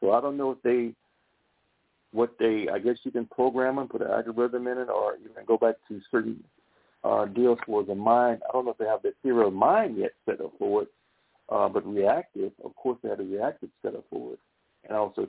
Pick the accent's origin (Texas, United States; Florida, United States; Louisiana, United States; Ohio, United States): Louisiana, United States; I'm from Louisiana, guys, so we speak all different types of languages down there.